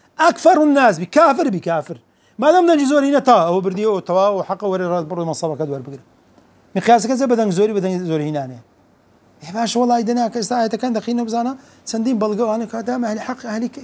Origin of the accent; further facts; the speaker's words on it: Algeria; والله جزائري وليبي وانا جزائري